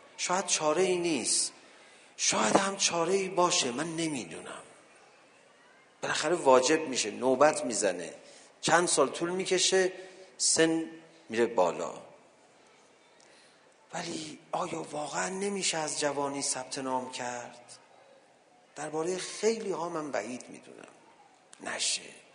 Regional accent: Iran; بعد اون میدونست ما ایرانی هستیم، فارسی هم بلد نبود

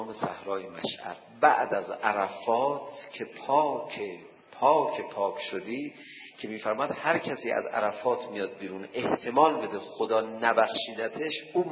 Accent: Iran; حالا ما از ایران اومدیم خدا شاهدیم

